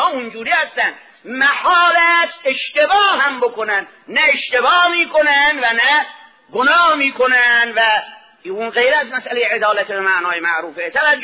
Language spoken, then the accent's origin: Persian; Isfahan, Iran; انته بلا تشبیه از ولایتمون اصفهان وقتی میخواد کسی شبیه شه تشبیه کنن